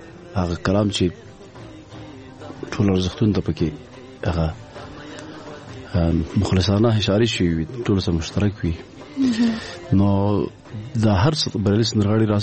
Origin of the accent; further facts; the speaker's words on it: Paktia, Afghanistan; مونږ د پکتیا یو